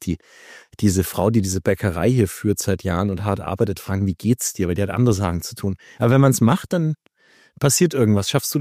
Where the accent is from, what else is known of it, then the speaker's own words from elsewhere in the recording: Nuremberg, Bavaria, Germany; now in New York, United States; ich versuche immer die New Yorker Alltagshöflichkeit, Freundlichkeit mitzunehmen nach Nürnberg, wo ich herkomme.